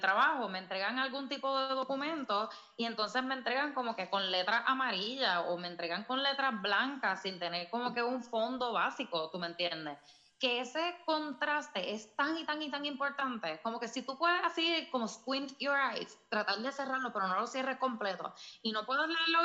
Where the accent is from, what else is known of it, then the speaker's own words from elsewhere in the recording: Arecibo, Puerto Rico; yo soy de Arecibo, ¿verdad? Yo de la casa de mis papás de Arecibo